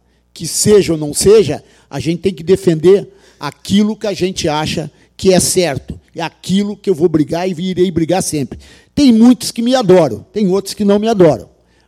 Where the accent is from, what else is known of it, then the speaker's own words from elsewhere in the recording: São José do Norte, Rio Grande do Sul, Brazil; Eu sou de São José do Norte, eu não sou de Porto Alegre.